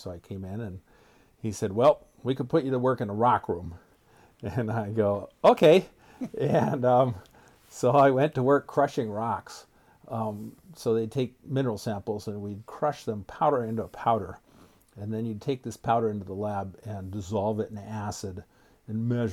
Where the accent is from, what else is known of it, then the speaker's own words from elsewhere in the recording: Fairbanks, Alaska, United States; Growing up in Fairbanks, we got out a couple of times to the States to see the relatives and stuff. But mostly, I'd been in Fairbanks all my life.